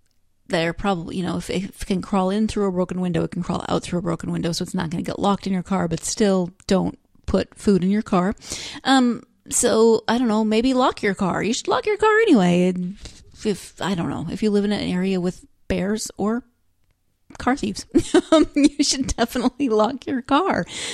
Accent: Montana, United States; You're probably tired of me hearing it, that I grew up in Montana.

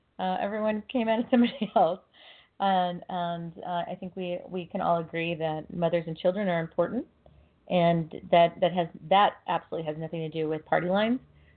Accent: Fresno, California, United States; My hometown, Fresno, California, we actually have a Save the Children there.

